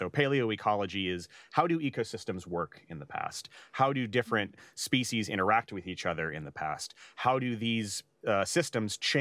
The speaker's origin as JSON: {"language": "English", "town": "Fairbanks", "region": "Alaska", "country": "United States", "tie": "born or raised there", "said": "So I'm originally from Fairbanks, Alaska, which is in the middle of Alaska. So I was, you know, had passion about growing up in the Arctic in general, but we were pretty far from the ocean."}